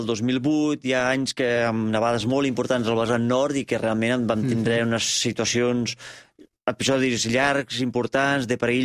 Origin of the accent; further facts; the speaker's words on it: Reus, Catalonia, Spain; now in Val d'Aran, Spain; No, jo sóc nascut a Reus.